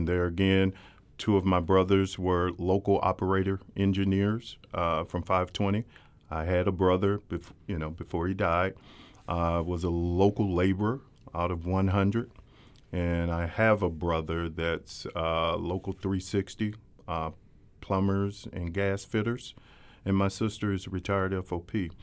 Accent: Centreville, Illinois, United States; So I grew up in the Metro East. I grew up in the old Centerville. Now it's Cahokia Heights.

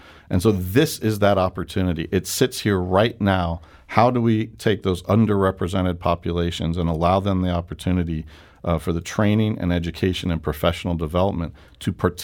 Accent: New York City, New York, United States; now in St. Louis, United States; I'm a New Yorker who's been wonderfully accepted here as a sort of honorary St. Louisan.

